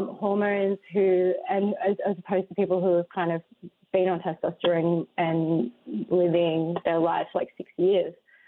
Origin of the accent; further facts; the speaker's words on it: Australia; Yes, I am. I'm from Australia.